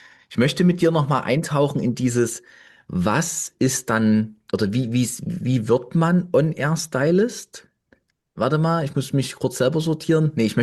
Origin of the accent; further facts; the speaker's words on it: Weinböhla, Saxony, Germany; ich komme ja ursprünglich aus Weinböhla bei Meißen bei Dresden, da gibt es jetzt nicht so wahnsinnig viel